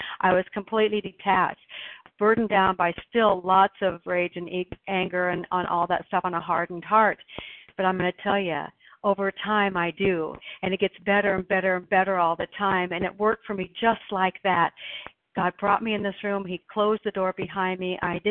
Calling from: Oregon, United States

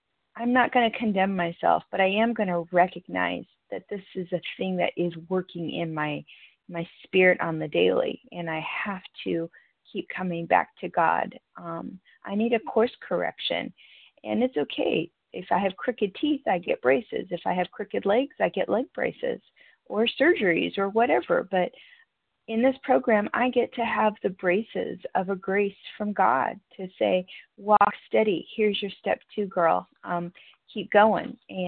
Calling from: North Carolina, United States; from Western North Carolina.

